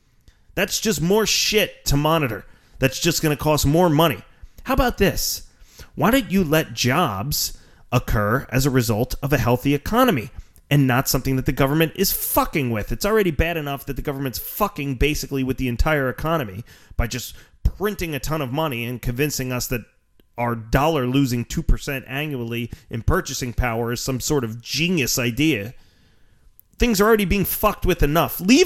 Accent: Pennsylvania, United States; accent: Philly Delco; My Philly Delco accent just keeps sneaking out

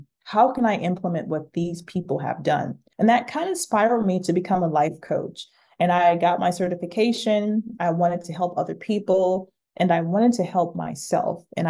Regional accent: Detroit, Michigan, United States; Yeah, you know, I grew up in West Detroit. So this is a neighborhood that's in Detroit, Michigan. And I grew up in a bad neighborhood, a neighborhood that was tough.

